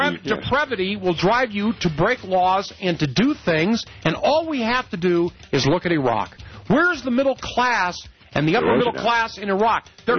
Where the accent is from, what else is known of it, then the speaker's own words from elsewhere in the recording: United States; But, I'm an American. I like what we got.